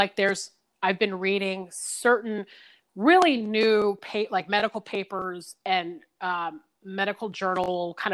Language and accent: English; the South, United States; versus living in maybe the town I grew up in the South